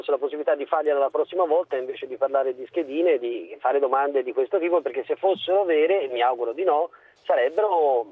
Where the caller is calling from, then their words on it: Florence, Tuscany, Italy; Sono di Firenze, buonasera